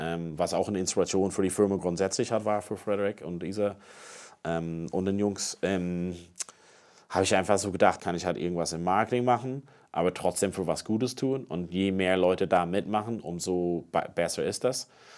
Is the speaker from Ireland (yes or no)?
yes; Ireland; now in Germany; Ich komme ja aus Irland und ich bin gerne dann auch zu Hause bei meiner Mutter, mit meiner Familie und so.